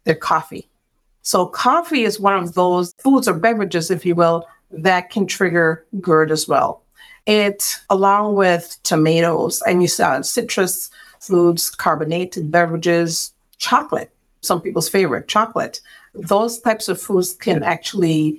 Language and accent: English; Guyana; was just exposed to real, whole, natural foods all my life. Growing up in Guyana, that's just the kind of foods we ate.